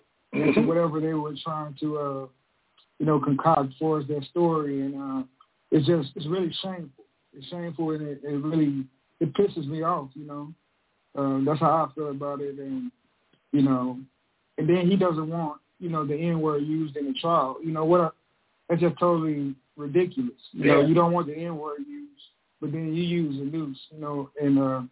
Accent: Deep South, United States; growing up in the Deep South, my mother being a sharecropper's daughter, and even in high school having segregated farms when I graduated in the 90s

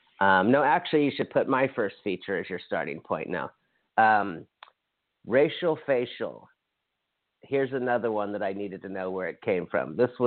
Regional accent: Hawaii, United States; I'm from Hawaii, so I totally know the, like, when you have six ethnicities. I have a white dad and a Mexican mother

